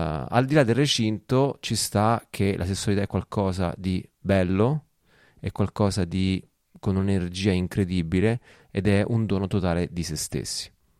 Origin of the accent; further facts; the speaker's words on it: Rome, Lazio, Italy; però comunque sono di Roma, quindi ci sta.